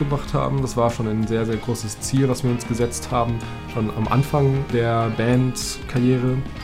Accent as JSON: {"language": "German", "town": "Erlangen", "region": "Bavaria", "country": "Germany", "lives_now": "Dresden, Germany", "said": "Und ich komme aus Erlangen. Also wir sind alle fürs Studium nach Dresden gezogen."}